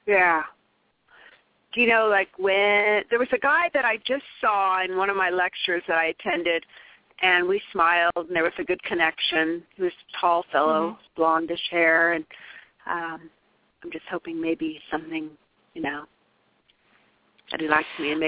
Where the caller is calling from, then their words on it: California, United States; I'm California.